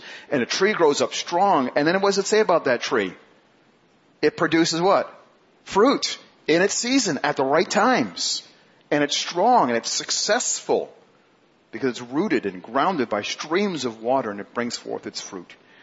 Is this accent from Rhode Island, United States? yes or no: no; Queens, New York, United States; I'm a city boy, so we didn't have much in the way of property or grass or anything else. I grew up in Queens.